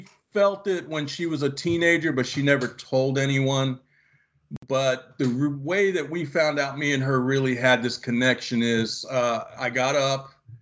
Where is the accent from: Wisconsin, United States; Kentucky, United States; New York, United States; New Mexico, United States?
New York, United States; Bronx; this happened in Florida, but I'm originally from New York.